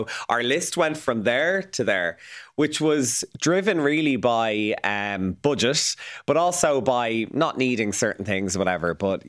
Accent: Dublin, Leinster, Ireland; the council house I grew up in Churchtown. We're being priced outside Dublin completely, but I actually want to live down the country

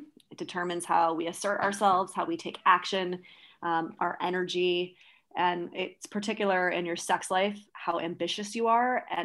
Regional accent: New York, United States; I'm from New York, where it's super high fashion.

